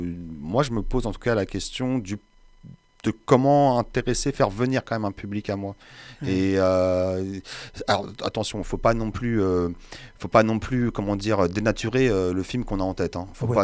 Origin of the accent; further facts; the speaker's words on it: Paris, Île-de-France, France; moi, j'y habite pas, mais je suis Parisien. Je suis un peu entre les deux.